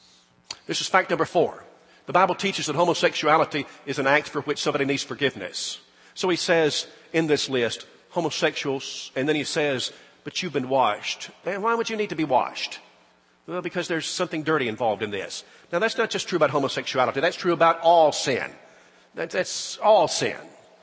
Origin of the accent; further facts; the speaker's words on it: Alabama, United States; I mean, I have some interest as an American and as an Alabamian, and of course that's true